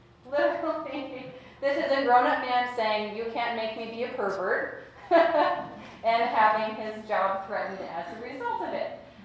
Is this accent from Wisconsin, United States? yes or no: yes; Wisconsin, United States; I grew up in Wisconsin